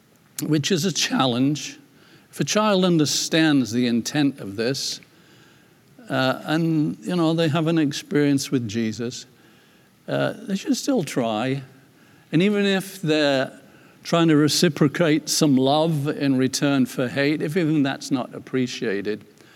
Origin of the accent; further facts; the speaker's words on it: England, United Kingdom; if it's any consolation for me as an English person, we banished slavery before the United States did.